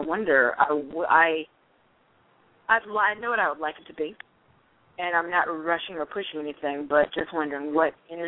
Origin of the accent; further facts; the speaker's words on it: Los Angeles, California, United States; I came from Los Angeles.